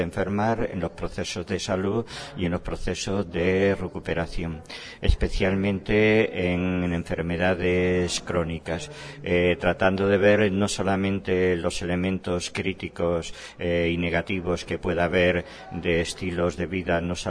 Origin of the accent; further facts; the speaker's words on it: Madrid, Community of Madrid, Spain; Yo provengo de España y de España de Madrid y de la Universidad Autónoma de Madrid, donde yo tengo una tarea como docente e investigador en diferentes áreas, básicamente en psicología de la personalidad